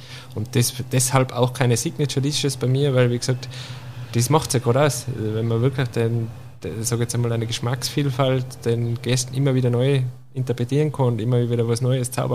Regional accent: Austria; so wie bei uns in Österreich, Klassiker

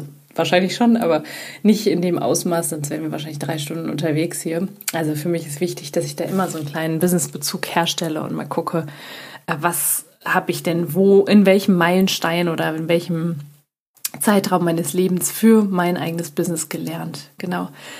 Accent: Düsseldorf, North Rhine-Westphalia, Germany; Ich komme aus Düsseldorf. Ich komme aus einem kleinen, ehrlich gesagt, einem kleinen Teil von Düsseldorf. Das ist hat schon fast Dorfcharakter.

